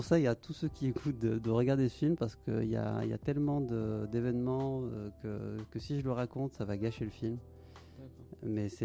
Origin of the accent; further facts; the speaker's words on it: Chartres, Centre-Val de Loire, France; born there; Alors, je suis né à Chartres, au sud, à peu près à une centaine de kilomètres de Paris, au sud. Voilà, dans la Beauce profonde, qu'on appelait à l'époque le grenier de la France.